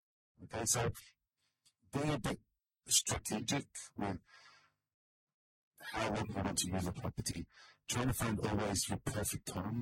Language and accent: English; Australia; I'm from Australia